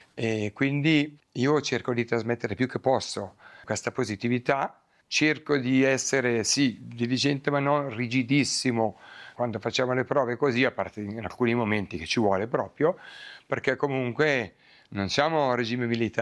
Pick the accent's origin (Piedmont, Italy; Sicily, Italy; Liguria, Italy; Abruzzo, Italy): Piedmont, Italy; moved away as an adult; Io arrivo dall'Italia … suonavo l'organo nella corale che ha fondato mio papà nel mio paese, in provincia di Novara.